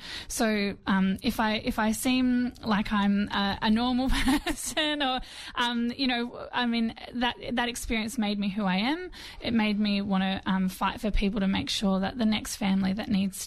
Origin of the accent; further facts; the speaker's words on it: Sydney, New South Wales, Australia; I mean, I grew up in Western Sydney.